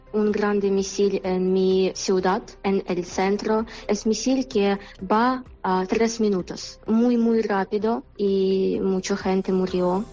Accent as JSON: {"language": "Spanish", "country": "Ukraine", "second_language": "Spanish", "said": "Yo hablo con ellos cada día y Ellos no muy bien, ¿sabes? Como todos ucranianos, a ver si es misil a mi casa o no"}